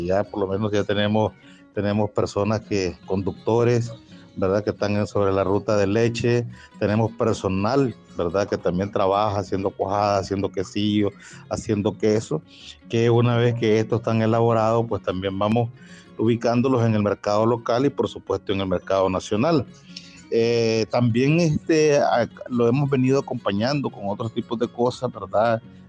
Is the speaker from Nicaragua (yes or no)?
yes; Nicaragua; soy del municipio de Nayinea, del departamento de Celaya Central.